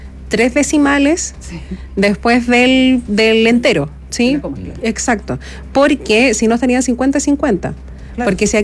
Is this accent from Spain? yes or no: no; Chile